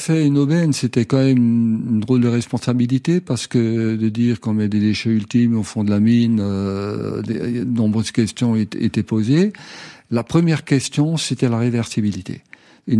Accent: Wittelsheim, Grand Est, France; Oui, je suis né à Wittelsheim.

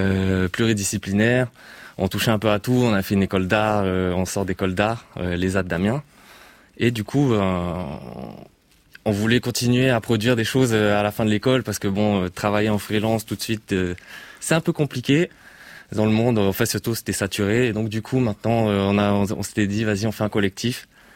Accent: French Polynesia; je viens de Tahiti.

